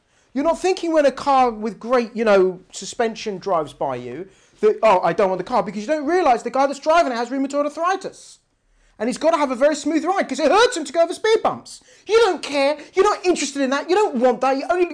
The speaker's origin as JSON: {"language": "English", "town": "Brighton", "region": "South East England", "country": "United Kingdom", "tie": "born or raised there", "said": "Apparently, I grew up in Brighton, so I grew up with the sea air"}